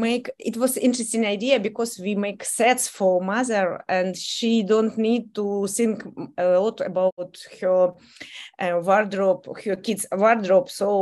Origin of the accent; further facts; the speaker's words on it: Kherson, Kherson Oblast, Ukraine; English is a second language; I'm from Kherson. It's Ukraine.